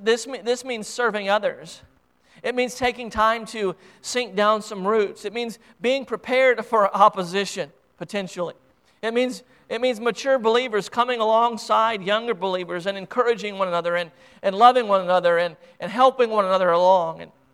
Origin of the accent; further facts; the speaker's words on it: United States; Being an American and a Christian in America, we have blessings upon blessings every single day just by being an American and being a Christian.